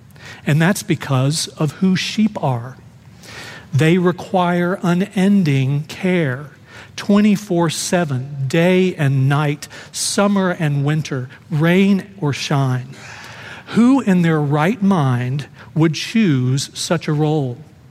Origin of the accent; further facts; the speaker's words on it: Dallas, Texas, United States; I'm a city boy. I was raised in Dallas. We didn't have sheep in our backyard. I don't know much about country life or ranching or livestock.